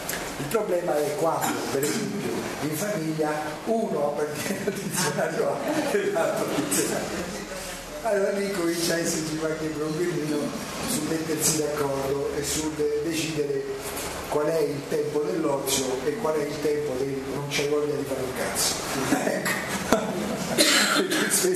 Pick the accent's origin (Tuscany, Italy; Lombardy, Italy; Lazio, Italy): Lazio, Italy; Rome; della facile ironia e anche dell'autoironia, essendo romano, introducono i romani